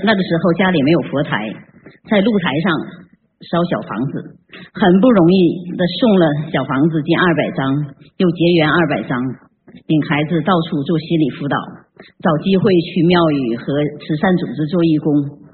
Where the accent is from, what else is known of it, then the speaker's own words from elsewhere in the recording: Auckland, New Zealand; 我是来自新西兰奥克兰的